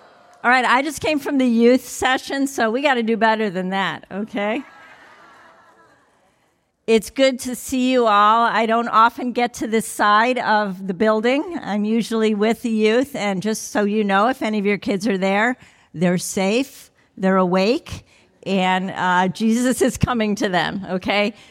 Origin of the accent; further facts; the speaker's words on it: Chicago, Illinois, United States; I grew up in the Chicago area as a young Jewish girl.